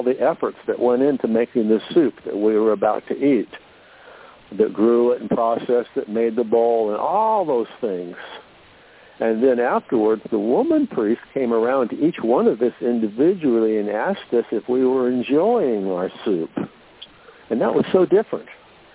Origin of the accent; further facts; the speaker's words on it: San Diego, California, United States; Where we live, I don't see very many cars, but I grew up in San Diego and the interstate and all of that.